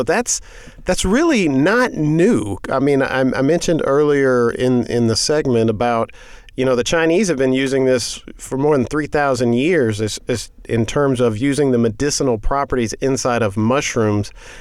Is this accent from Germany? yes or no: yes; Germany; now in United States; I grew up in Germany, and we were always going to the quote-unquote local market.